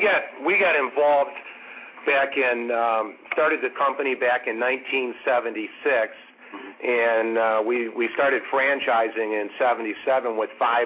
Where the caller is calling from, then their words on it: Northville, Michigan, United States; I'm calling from Northville, Michigan. That's where our headquarters is.